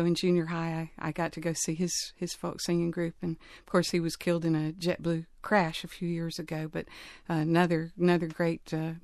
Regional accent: Spartanburg, South Carolina, United States; I grew up in Spartanburg in the Duncan Park neighborhood.

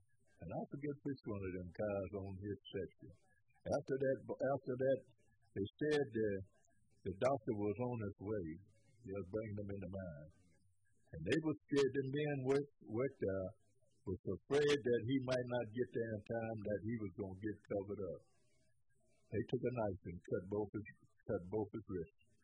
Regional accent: Ekman, West Virginia, United States; born or raised there

